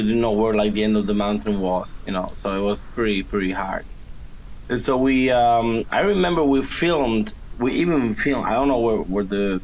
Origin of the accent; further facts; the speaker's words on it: Palermo, Sicily, Italy; now in Rome, Italy; I'm from Palermo, Italy, although right now I live in Rome, Italy, which is very nice.